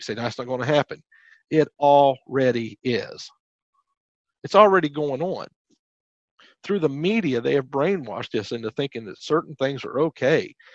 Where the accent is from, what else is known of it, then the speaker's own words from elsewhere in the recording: Montana, United States; I come from a small state, let's say. I come from Montana, not a lot of people.